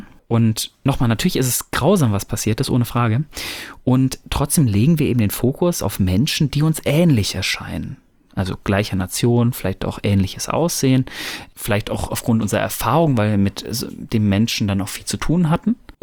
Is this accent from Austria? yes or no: no; North Rhine-Westphalia, Germany; Ich komme ja ursprünglich aus dem Pott